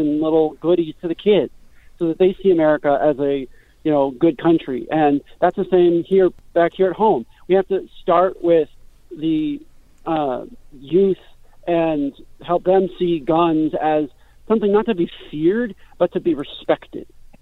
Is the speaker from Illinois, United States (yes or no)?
yes; Chicago, Illinois, United States; So I think I grew up in Chicago and worked in the inner city with kids of all varying degrees of ability